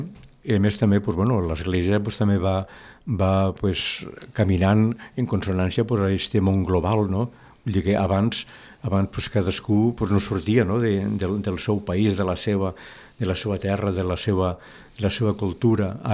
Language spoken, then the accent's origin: Catalan; Tortosa, Catalonia, Spain; Jo soc natural de Tortosa mateix, de les Terres de l'Ebre. I bueno, tota la meva família, pues, tots són d'aquí.